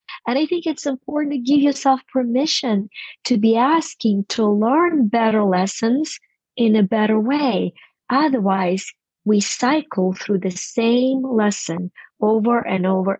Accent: Ukraine; I was growing up in Ukraine without heat in winter, really, just minimal heat.

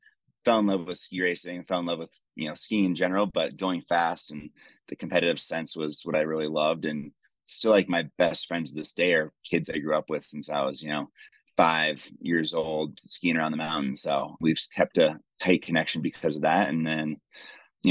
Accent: Park City, Utah, United States; So I grew up in Park City, Utah.

